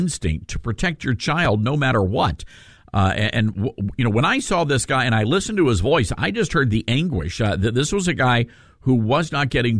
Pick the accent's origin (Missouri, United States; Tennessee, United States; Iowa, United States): Tennessee, United States; Memphis; You know, when you look at Memphis, I love this city. This is my hometown, and it is a beautiful city.